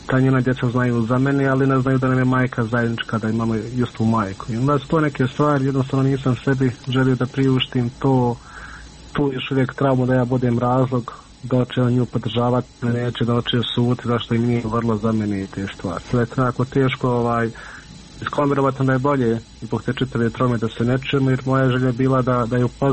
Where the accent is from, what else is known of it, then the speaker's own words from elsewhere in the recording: Miljevina, Republika Srpska, Bosnia & Herzegovina; mi smo svi gore iz Miljevine